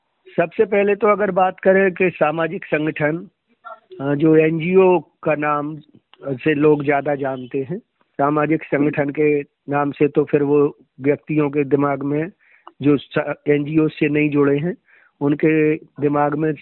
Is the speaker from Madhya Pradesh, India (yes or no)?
yes; Madhya Pradesh, India; और दतिया जिले का निवासी हूं